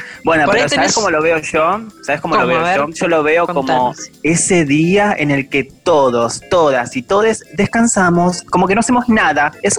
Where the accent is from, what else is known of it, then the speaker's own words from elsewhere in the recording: Buenos Aires Province, Argentina; yo soy del Fuerte Apache, por si no saben, obviamente